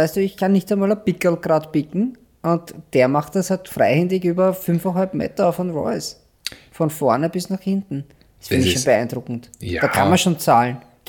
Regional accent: Austria; als Österreicher.

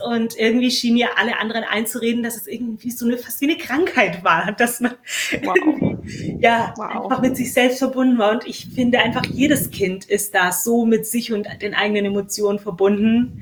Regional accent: Belarus; ich bin in Weißrussland aufgewachsen

